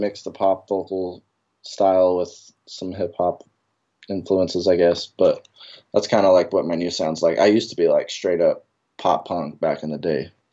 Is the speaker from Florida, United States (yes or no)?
no; Sacramento, California, United States; I'm from Sacramento, California. Been here. I'm 23 years old. Been here forever, so.